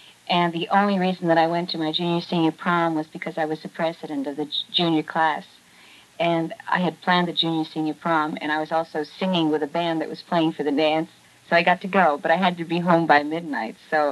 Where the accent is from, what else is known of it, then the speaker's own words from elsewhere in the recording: Los Angeles, California, United States; But I was only about 3 months old, and we moved to California, and I was raised in Los Angeles, in the San Gabriel Valley.